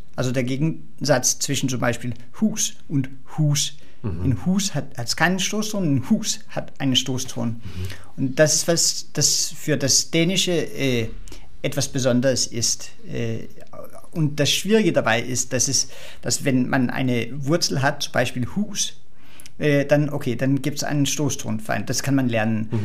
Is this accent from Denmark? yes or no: yes; Copenhagen, Capital Region of Denmark, Denmark; Und dann als Däne, jedenfalls als Kopenhagener, merkt man das sofort, dass hier da war irgendwas.